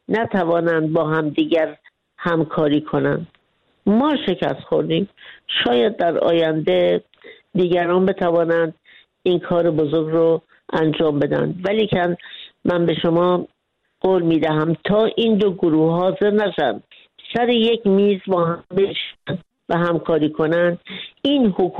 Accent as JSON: {"language": "Persian", "country": "Iran"}